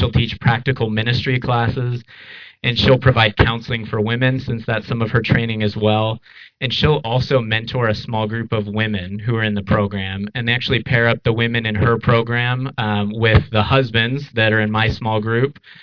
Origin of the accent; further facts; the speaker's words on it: United States; training them to go to countries that I, as an American, might have trouble having access to.